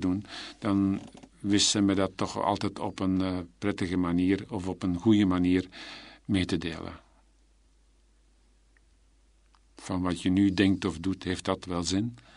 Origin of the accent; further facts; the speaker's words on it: Pellenberg, Flemish Brabant, Belgium; Ik ben van Pellenberg en Lovenjoel afkomstig, die van Meesel Kiezigem, dat ligt vlakbij.